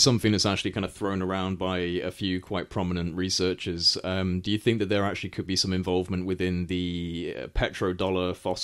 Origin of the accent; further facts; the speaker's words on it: United Kingdom; I can tell you that as being a British citizen.